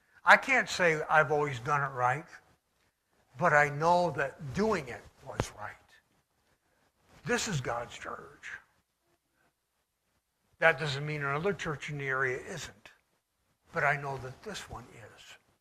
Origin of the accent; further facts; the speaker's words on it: Owego, New York, United States; And like I say, I grew up in Owego, New York, if any even know where that is.